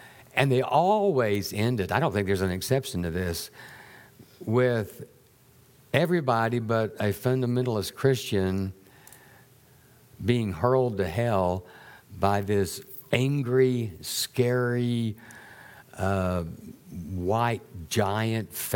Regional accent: the South, United States; I grew up in the South, and in the South, I heard this phrase quite a bit, a God-fearing man.

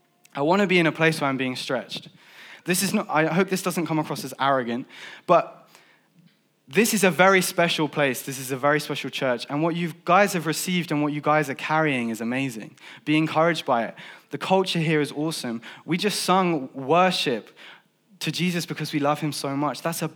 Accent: Fleet, South East England, United Kingdom; I grew up in Fleet. In fact, I went to this lovely C of E school.

